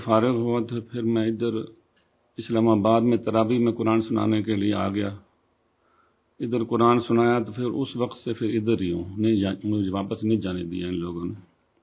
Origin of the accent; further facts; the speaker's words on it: Multan, Punjab, Pakistan; moved away; میں ملتان کا رہنے والا ہوں, وہیں سے ادھر آ کے اب ادھر کا ہی ہو گیا ہوں. پیچھے ہم امرتسر کے ہیں.